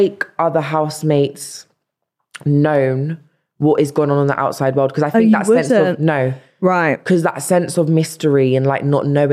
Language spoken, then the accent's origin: English; London, United Kingdom; She always reminded me I'm from South London.